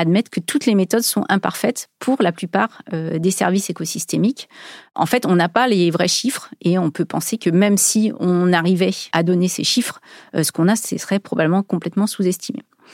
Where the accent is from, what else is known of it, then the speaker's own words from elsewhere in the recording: France; c'est un élément réglementaire qui est important chez nous en France